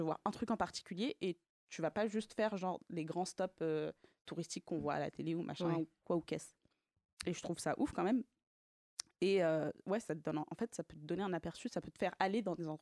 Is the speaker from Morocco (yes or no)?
yes; Morocco; Moi, je suis marocaine. Je suis du sud du Maroc.